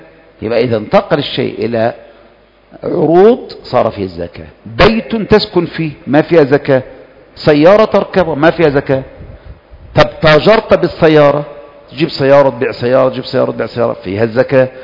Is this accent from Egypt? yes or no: yes; Egypt; يمشي معنا كمصريين شوي